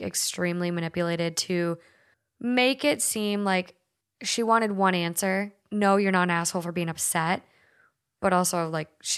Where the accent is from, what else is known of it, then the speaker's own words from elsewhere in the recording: Minnesota, United States; accent: Minnesota; My Minnesota accent came out there.